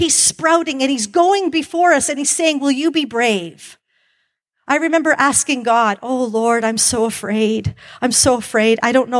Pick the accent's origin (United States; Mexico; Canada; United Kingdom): Canada; Calgary, Alberta; I grew up in Calgary back in the day when it was even more conservatively white than it is now.